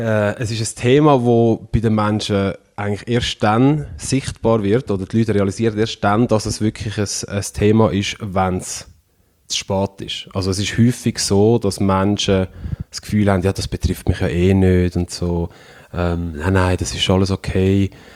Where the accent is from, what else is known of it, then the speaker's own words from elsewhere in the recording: Switzerland; Ich bin ein weisser Mann, ich bin ein sehr männlich aussehender Mann, ich bin relativ kräftig, relativ gross, ich bin in der Schweiz aufgewachsen